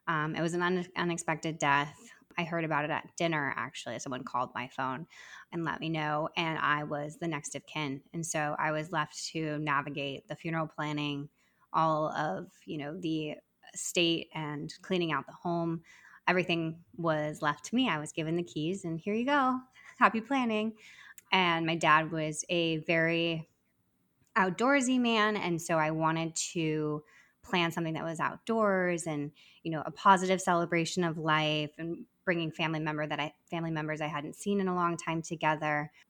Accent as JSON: {"language": "English", "region": "Arizona", "country": "United States", "lives_now": "New York, United States", "said": "No, I'm originally from Arizona, and that was actually where I started Welkin to begin with. But then I moved out to New York."}